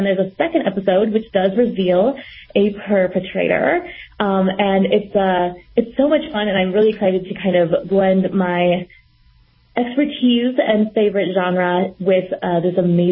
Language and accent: English; Indiana, United States; It was a murder of a little girl that happened about an hour and a half from where I grew up in Indiana